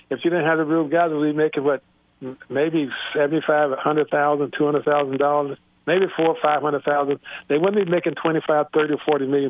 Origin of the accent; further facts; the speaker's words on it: Cincinnati, Ohio, United States; I grew up in Cincinnati. I was the first black to play basketball there, man. Hell, I couldn't even hardly go downtown in Cincinnati when I played there.